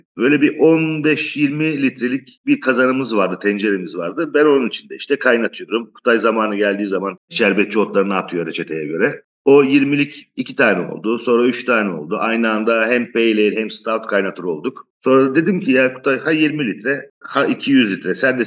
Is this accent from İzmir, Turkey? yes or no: no; Edirne, Turkey; moved away as an adult; also born or lived in Istanbul; Ben 1979 İstanbul doğumluyum. İlk orta lise tahsilimi Edirne'de tamamladıktan sonra endüstri mühendisliği okumak için İstanbul'a gittim.